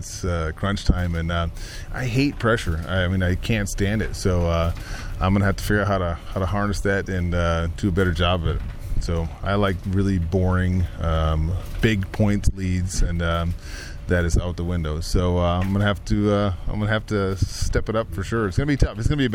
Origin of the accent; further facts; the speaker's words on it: Minnesota, United States; and I told him I'm from Minnesota. We don't know how to wear cowboy hats.